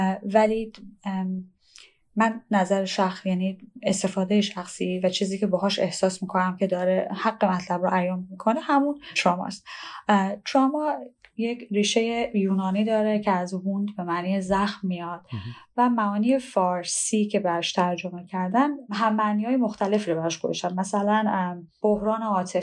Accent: Iran; moved away as an adult; now in Canada; من زمانی که از ایران اومدم با مدرک روانشناسی از ایران اومدم کانادا

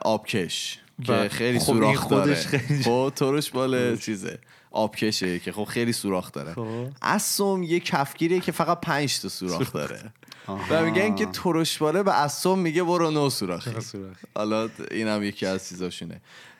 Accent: Tehran, Tehran Province, Iran; من توی تهران بزرگ به دنیا اومدم و بزرگ شدم و خب خانو با تمام کسایی که حالا اطرافم بودن اکثریتشون تهرانی بودن و لهجه شیرازی نداشتن.

